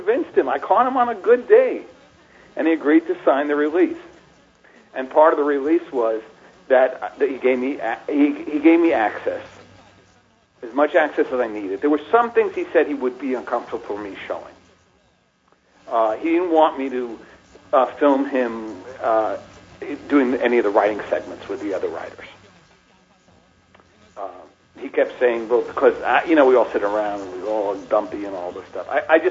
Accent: Northeast, United States; I grew up in the Northeast, so I grew up watching WWF

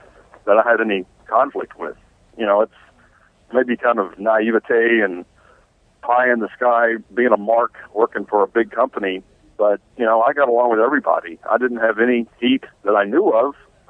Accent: Georgia, United States; I grew up watching him. I grew up in South West Georgia.

